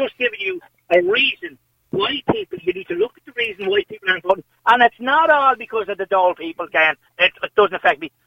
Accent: Ireland; I'm actually not proud of being Irish anymore because of the way our country is ran by fools.

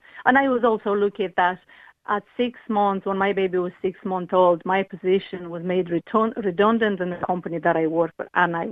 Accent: Moldova; English is a second language; I'm originally from Republic of Moldova.

